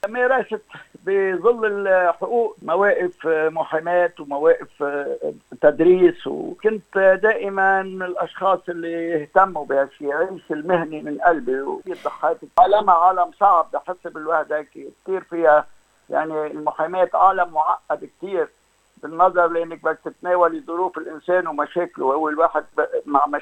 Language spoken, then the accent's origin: Arabic; Lebanon; أنا لبناني الأصل وإلي شرف، وكمان عشت بعالم الشعر الزجلي من طفولتي